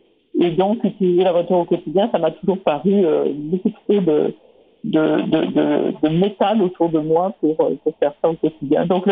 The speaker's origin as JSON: {"language": "French", "region": "Quebec", "country": "Canada", "tie": "born or raised there", "said": "moi j'ai grandi au Québec. Mon village, j'ai toujours utilisé le vélo au quotidien pour mes déplacements"}